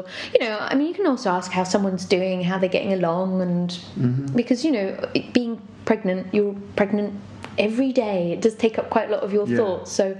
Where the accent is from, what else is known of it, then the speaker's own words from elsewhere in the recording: England, United Kingdom; now in France; And definitely living abroad, being English and being pregnant in France, there's like quite a lot of cultural differences, which are quite funny.